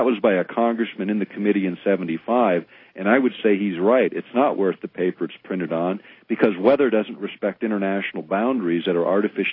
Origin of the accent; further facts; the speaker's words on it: Alaska, United States; You know, when I grew up in Alaska as a young kid, by October, we always had snow on the ground